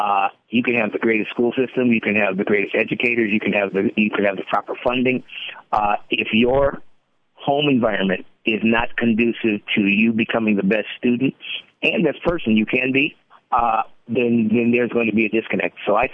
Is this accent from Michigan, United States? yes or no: yes; Detroit, Michigan, United States; I am. I'm born and raised in Detroit and been involved in education issues for a number of years.